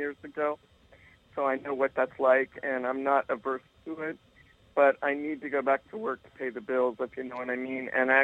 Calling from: Honolulu, Hawaii, United States; Hey there, I'm calling from Honolulu, Hawaii.

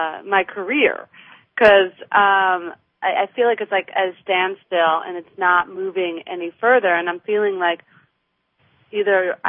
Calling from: Los Angeles, California, United States; I'm calling from L.A.

